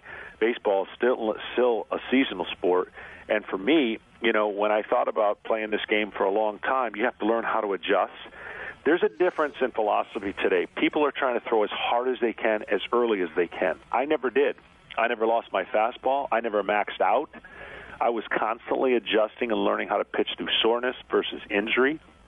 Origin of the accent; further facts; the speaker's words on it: Michigan, United States; I grew up in Michigan, so what do we have, about a month and a half of summer?